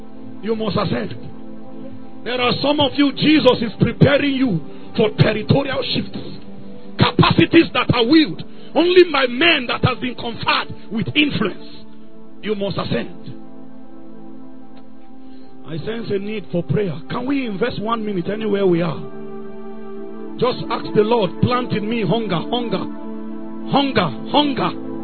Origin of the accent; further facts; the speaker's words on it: Kaduna, Kaduna State, Nigeria; I'm coming from Kaduna. Kaduna have its own shade of darkness.